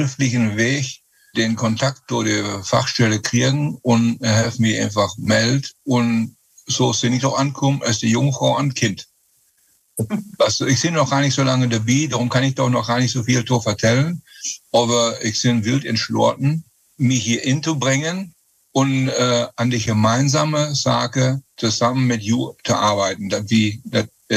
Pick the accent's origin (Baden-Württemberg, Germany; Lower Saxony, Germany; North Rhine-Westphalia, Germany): North Rhine-Westphalia, Germany; Münster; Ich komme aus Münster, bin in Münster auch geboren und wohne in den Stadtteil Münster-Hiltrup. Ich bin 73 Jahre alt.